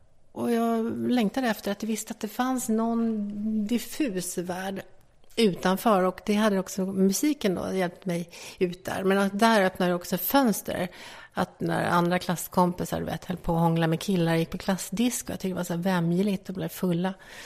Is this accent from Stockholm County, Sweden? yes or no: yes; Stockholm, Stockholm County, Sweden; Ja, jag började med Mellanhöjden. Och sen Fruängen, och sen så pendlar, kan man säga, mellan dem. Eftersom jag bodde med min farmor och farfar och pappa.